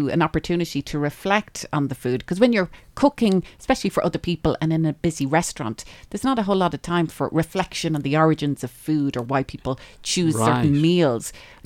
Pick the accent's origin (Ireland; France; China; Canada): Ireland; now in United States; when I grew up in Ireland